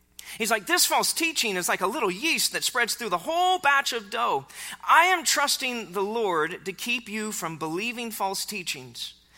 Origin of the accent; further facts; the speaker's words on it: Carthage, Missouri, United States; I was growing up in Carthage, Missouri.